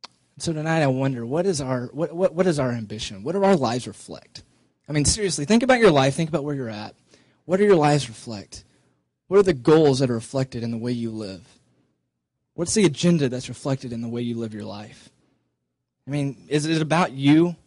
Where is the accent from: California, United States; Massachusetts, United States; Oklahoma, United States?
Oklahoma, United States; For me, I grew up in Oklahoma. I grew up in a church that was itty-itty-bitty.